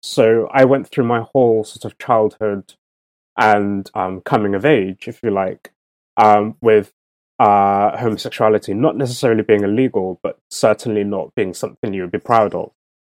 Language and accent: English; United Kingdom; I'm British, obviously